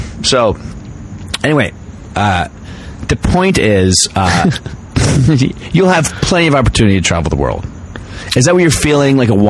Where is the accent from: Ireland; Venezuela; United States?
Ireland; So I'm Irish and I'm drunk and I don't have my glasses.